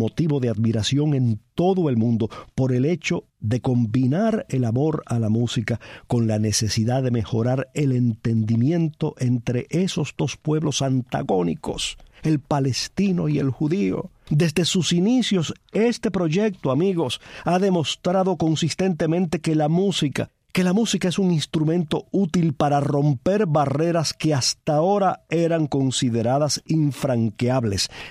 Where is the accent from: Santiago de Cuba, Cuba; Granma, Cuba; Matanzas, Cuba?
Santiago de Cuba, Cuba; Palma Soriano; si usted es un guajiro de Holguín, yo soy un guajiro de Palma Soriano.